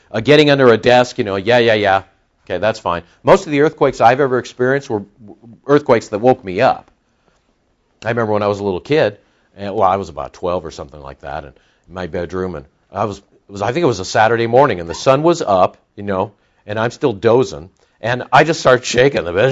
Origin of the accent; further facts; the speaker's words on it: Los Angeles, California, United States; You know, and I'm from Los Angeles. You know, I grew up with earthquakes.